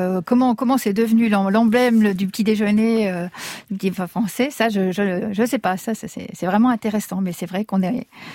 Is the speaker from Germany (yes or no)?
no; Lille, Hauts-de-France, France; Moi, je suis lilloise, donc forcément, je vais citer un boulanger lillois.